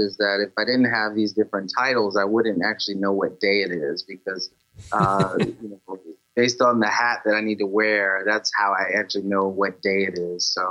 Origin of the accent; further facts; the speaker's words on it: South Carolina, United States; I'm from South Carolina originally.